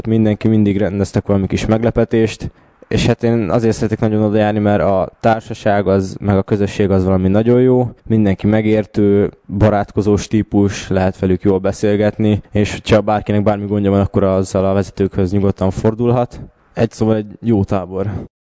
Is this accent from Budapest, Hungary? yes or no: yes; Budapest, Hungary; mivel én pesti gyerek vagyok, ezért nekem elmenni távol a várostól, az úgy elég furcsa volt elsőre